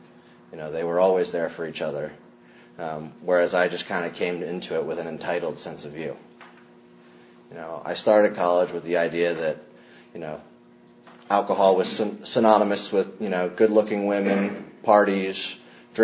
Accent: Bethlehem, Pennsylvania, United States; born there; I was born in Bethlehem, Pennsylvania. It was a steel town up north

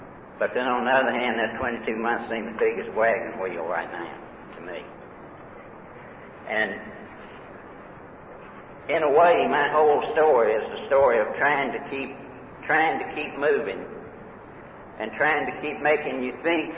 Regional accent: Kentucky, United States; I come from Trigg County, Kentucky, and you can't hardly tell that either. But, Jackie, wherever you are. But I was born down in southwest Kentucky on a farm between Hopkinsville and Katy's, and that was 39 years ago.

